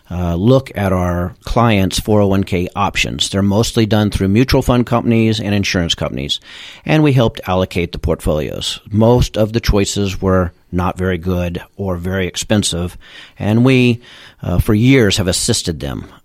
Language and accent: English; Dallas, Texas, United States; Well, I was born in Dallas, went to school at Green Hill, actually, here.